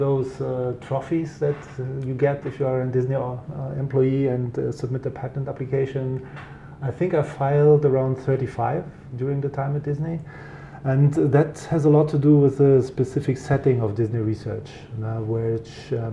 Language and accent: English; Berlin, Germany; So I am originally from Germany. I grew up in Berlin and started my career there after getting my PhD from Aachen University.